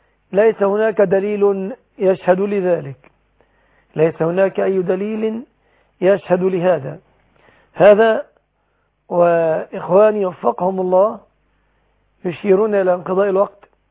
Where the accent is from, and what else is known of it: Egypt